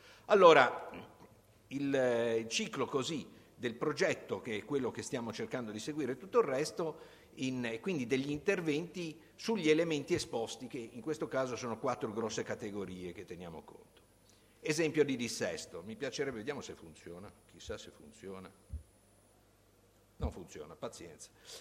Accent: Genoa, Liguria, Italy; Come genovese, se mi consentite

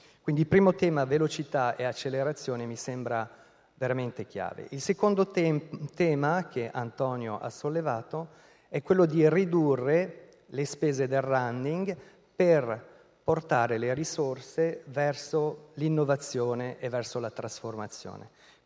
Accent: France; Italian is a second language; now in Italy; Io vengo dalla Francia

